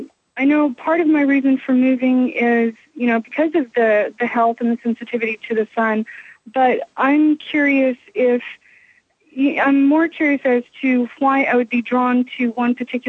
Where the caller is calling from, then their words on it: San Antonio, Texas, United States; I'm calling from San Antonio, Texas.